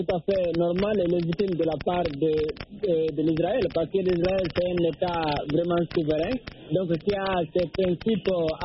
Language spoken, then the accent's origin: French; Guinea; now in Cameroon; moi, je suis originaire de la Guinée-Conakry, je suis venu, je rentrais illégalement ici au Cameroun.